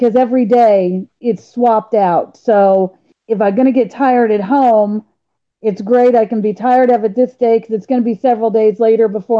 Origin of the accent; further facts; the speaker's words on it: Leavenworth, Kansas, United States; also born or lived in Colorado; Leavenworth, Kansas. Well, no, I take that back. I was born in Colorado, but moved to Leavenworth shortly after.